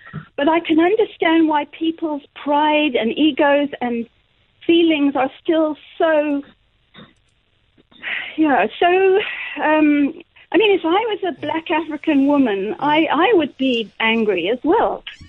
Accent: Ireland; I was born in Ireland. I'm a Protestant Irish, if you like, and I was in the minority there.

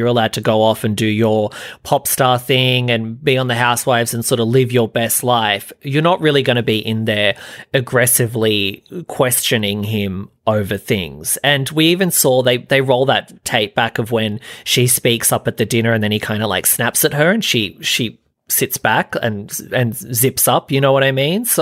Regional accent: Australia; to me over here from Australia, so I don't know if he could sue me in Australia, but I guess being an Australian

